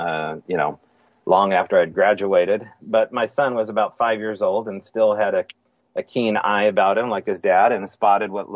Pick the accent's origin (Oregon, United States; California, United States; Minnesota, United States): Oregon, United States; Springfield; And I grew up in the Willamette Valley outside of Eugene, in the town of Springfield or Thurston, Oregon.